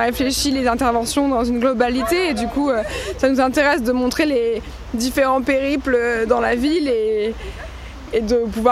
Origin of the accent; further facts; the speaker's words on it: Arras, Hauts-de-France, France; Parce que je suis d'origine d'Arras, c'est ma ville natale